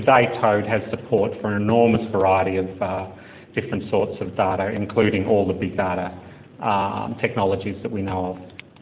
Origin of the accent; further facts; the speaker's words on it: Australia; I'm an Australian who works for a company based in Austin, Texas.